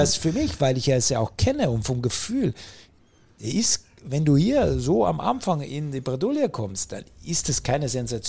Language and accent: German; Bavaria, Germany; ich komme ja aus Bayern. Und wenn man als bayerisches Kind groß wird